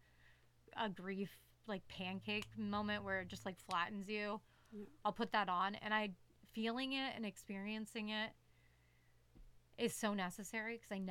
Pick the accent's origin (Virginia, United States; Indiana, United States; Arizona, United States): Arizona, United States; Tucson; I know we're from Tucson, and that part, you know, like, I don't know, it was all Mexico.